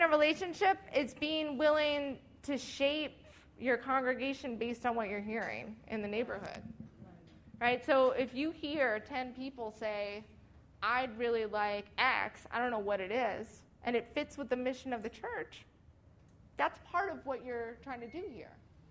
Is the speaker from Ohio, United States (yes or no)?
no; Minnesota, United States; accent: Minnesota; I grew up in Minnesota. So you can probably hear my Minnesota accent especially when I say that word.